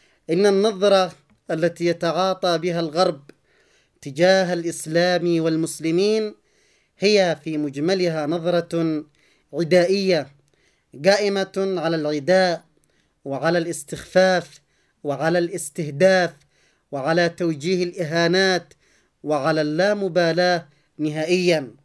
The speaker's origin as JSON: {"language": "Arabic", "country": "Yemen", "said": "بلدنا اليمن وعلى شعبنا اليمني العزيز"}